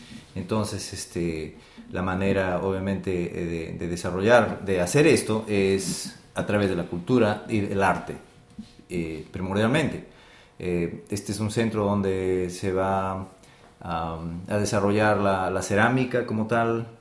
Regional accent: Peru; yo soy peruano y no puedo pronunciar esta palabra.

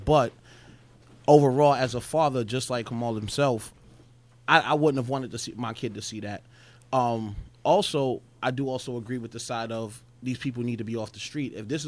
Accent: Bronx, New York, United States; I'm an honest person. But I come from the Bronx.

